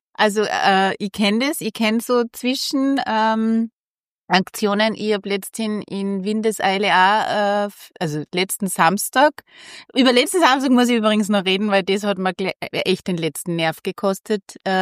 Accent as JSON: {"language": "German", "town": "Wals", "region": "Salzburg", "country": "Austria", "said": "bin ich wieder nach Wals gefahren, ja, wo ich herkomme."}